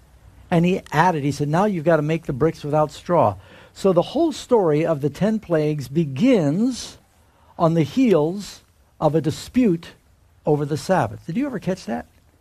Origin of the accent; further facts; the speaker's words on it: Miami, Florida, United States; my job when I was growing up in Miami was to clean my dad's pool. And in Miami, we had frogs everywhere